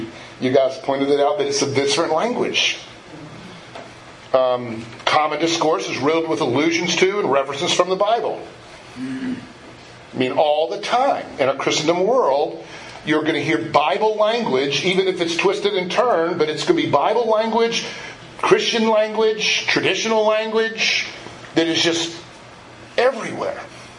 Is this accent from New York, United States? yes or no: no; Georgia, United States; I grew up in Georgia.